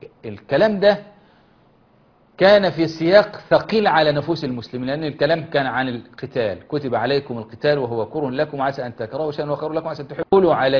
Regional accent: Egypt; في الرمضاء درجة الحرارة لما جت عندنا في مصر وتجاوزت 45 والكلام ده

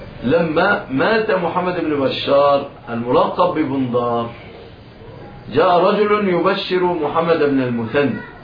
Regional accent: Egypt; بلادنا مصر

